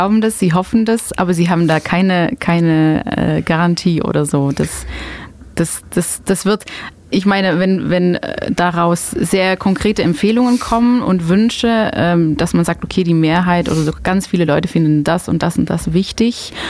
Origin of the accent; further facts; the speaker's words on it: Antwerp, Flanders, Belgium; now in Ulm, Germany; Ich bin am Rande von Antwerpen aufgewachsen, das ist eine Stadt mit über 300.000 Einwohnern, einen großen Hafen und so. Und dann komme ich nach Ulm